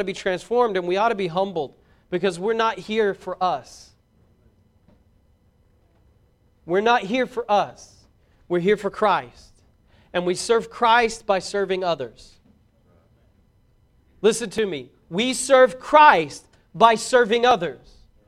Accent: Braggs, Oklahoma, United States; also born or lived in Vian / Muldrow / Muskogee; I grew up in Braggs. I moved all the way to Vian, and from Vian to Muldrow. It's not like I've gone lots of places. I lived in Muskogee for a while

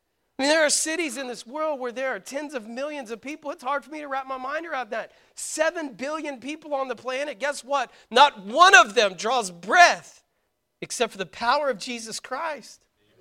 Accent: Braggs, Oklahoma, United States; Like, I grew up in Braggs.

